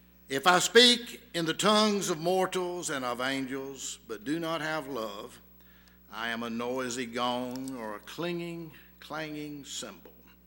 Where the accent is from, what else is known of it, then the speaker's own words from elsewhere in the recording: Albany, Georgia, United States; You know, growing up in Albany, because if I'm here very long, you're going to hear some more Albany stories.